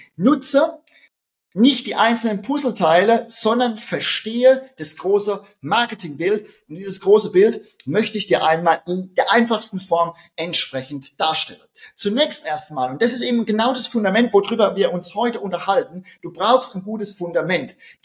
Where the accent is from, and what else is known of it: Rhineland-Palatinate, Germany; accent: Palatine